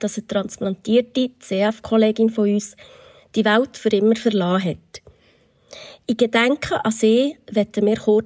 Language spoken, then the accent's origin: German; Thun, Bern, Switzerland; Also ich komme ja aus Thun und die Lehre habe ich zu Wabern gemacht.